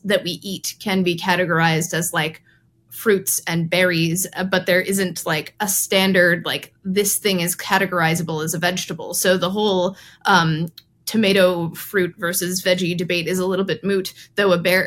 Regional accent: the South, United States; As a Southerner, I would defy anyone to say that something can't go into a salad

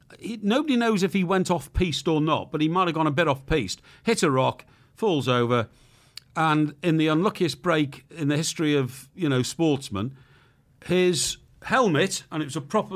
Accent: United Kingdom; He said, yeah, I got that, mate. You're a limey.

